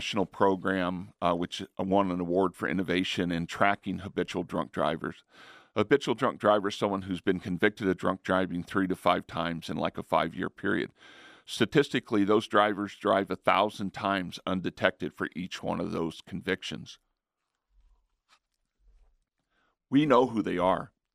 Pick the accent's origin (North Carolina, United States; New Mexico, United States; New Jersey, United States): New Mexico, United States; now in Michigan, United States; No, I'm originally from New Mexico, came here 12 years ago, love water, grass, and trees.